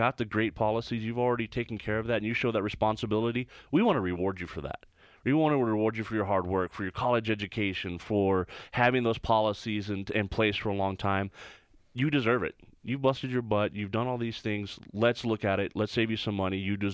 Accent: Artesia, New Mexico, United States; I'm from Artesia.

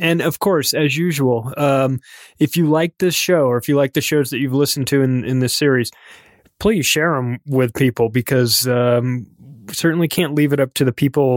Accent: United States; And, you know, propaganda is, as an American, you think of propaganda in the image that comes in your mind is Russia

